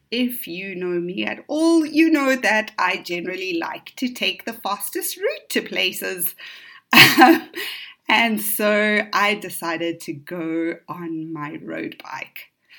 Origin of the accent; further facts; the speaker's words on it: Oviedo, Asturias, Spain; English is a second language; It is from my hometown, Oviedo.